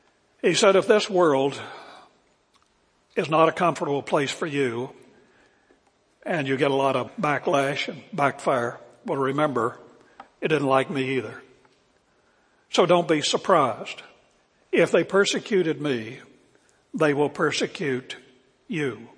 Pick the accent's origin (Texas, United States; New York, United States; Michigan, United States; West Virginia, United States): West Virginia, United States; I was a hillbilly from West Virginia, so I was late a morning compared to most of you. But it was coming out to Dallas from West Virginia in 1970.